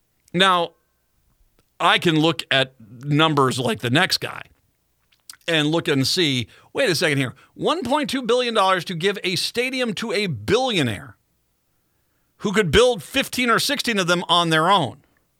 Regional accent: East Coast, United States; I grew up on the East Coast as a kid, fell in love with Carl Yastrzemski and the Boston Red Sox.

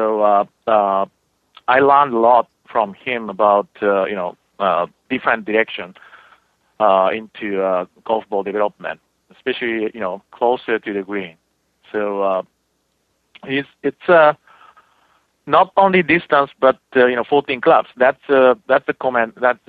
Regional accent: Japan; English is a second language; You know, as you know, my accent, I'm from Japan

